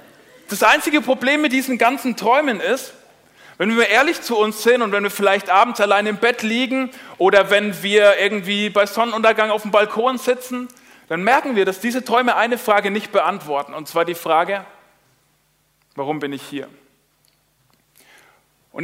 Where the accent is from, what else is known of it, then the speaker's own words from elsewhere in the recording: Schweinfurt, Bavaria, Germany; Ich komme aus Schweinfurt. Das ist so eine mittelschöne Industriestadt im Norden von Bayern.